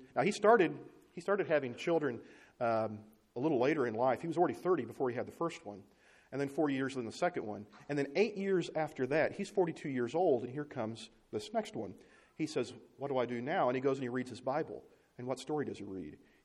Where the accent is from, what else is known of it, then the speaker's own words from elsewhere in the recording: Oklahoma, United States; also born or lived in Arkansas; Because I was born in Arkansas and raised in Oklahoma. I'm doomed. I'm never going to say that word right.